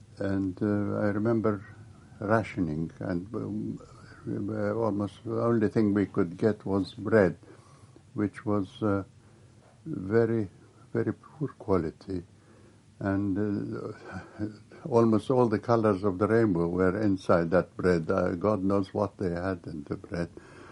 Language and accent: English; Jerusalem, Jerusalem District, Israel; And we lived there. And I was born in Jerusalem in Jerusalem, 1911.